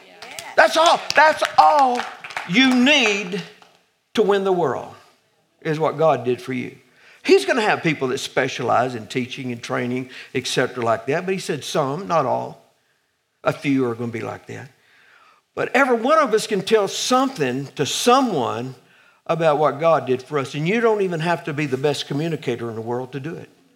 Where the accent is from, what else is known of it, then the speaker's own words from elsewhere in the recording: Boswell, United States; I come from Boswell, remember, so I'm in good company.